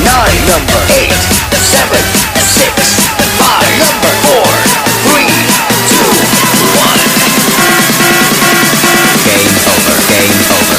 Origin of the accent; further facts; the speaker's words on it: Qingdao, Shandong, China; 我来自山东青岛，